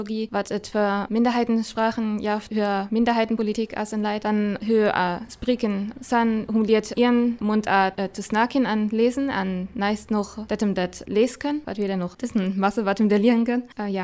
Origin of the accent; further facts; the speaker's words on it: Halle, North Rhine-Westphalia, Germany; now in Kiel, Germany; ich bin 25 Jahre alt und ich bin aus Nordrhein-Westfalen, aus Halle-Westfalen, das ist bei Bielefeld